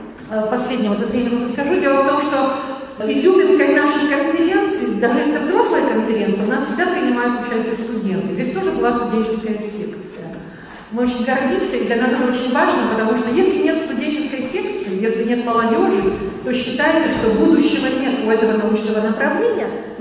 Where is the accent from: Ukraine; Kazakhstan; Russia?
Kazakhstan; born there; Я сама родилась в Казахстане.